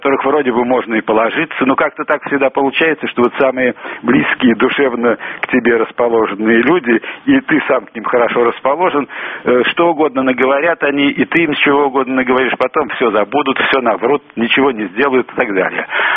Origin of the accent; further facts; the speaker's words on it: Saint Petersburg, Russia; я коренной питерский человек, да.